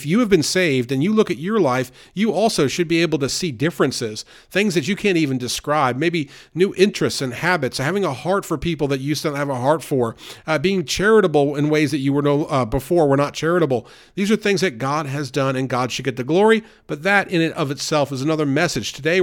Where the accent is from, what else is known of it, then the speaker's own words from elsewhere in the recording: Northeast, United States; Growing up in the Northeast, I had a foul mouth.